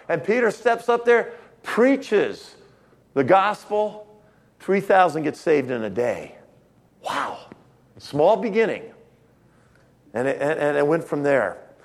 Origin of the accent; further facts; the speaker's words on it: Netherlands; I'm Dutch. I'm from Dutch parents